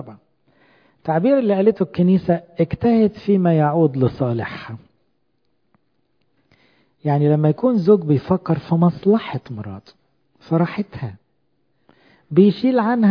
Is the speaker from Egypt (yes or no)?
yes; Upper Egypt, Egypt; أنا صعيدي على فكرة